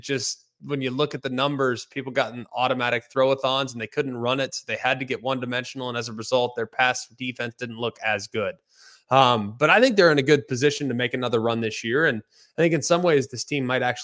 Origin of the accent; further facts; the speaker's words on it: Dallas-Fort Worth, Texas, United States; Having seen some of the best Texas teams up close as a player and really growing up in Dallas-Fort Worth and growing up a Longhorn fan